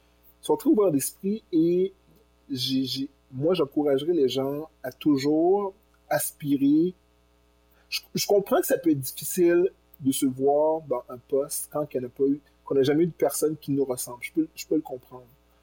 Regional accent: Granby, Quebec, Canada; je viens de Granby, je viens d'une ville qui avait à l'époque 95% de population blanc francophone.

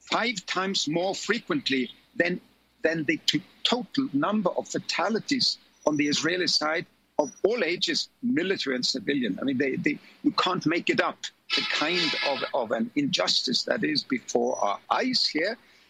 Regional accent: Oslo, Norway; is two-thirds of the municipality of my hometown of Oslo in Norway.

